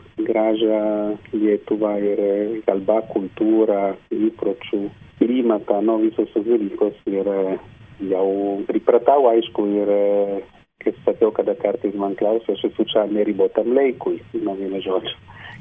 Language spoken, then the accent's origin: Lithuanian; Italy; Lithuanian is a second language; Bendrai žmonės gal vertina, kaip italas, nu, turiu daugiau tą galimybę bendrauti spontaniškai